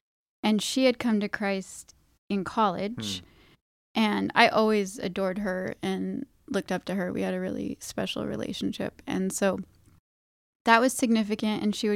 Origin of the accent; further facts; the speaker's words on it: Kalispell, Montana, United States; So I'm from Kalispell, Montana, a small town in northwest Montana.